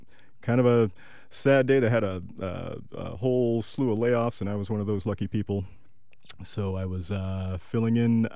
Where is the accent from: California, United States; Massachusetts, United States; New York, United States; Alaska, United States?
Alaska, United States; Anchorage; Well, I started working in radio where I grew up in Anchorage, Alaska.